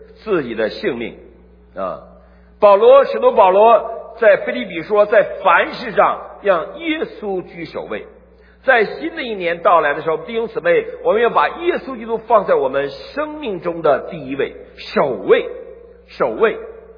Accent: China; 我们中国人呢，一到新年就会立志，立完志了，过了初五我们就忘了，我忘得比较快

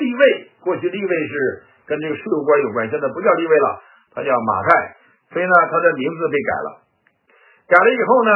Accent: China; now in United States; 那么第二个就讲我们从中国来到美国啊，从中国来到美国

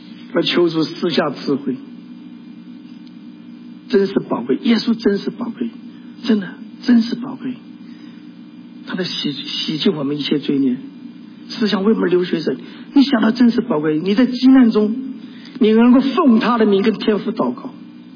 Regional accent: Taiwan; now in United States; 我从台湾来的，改变我的环境

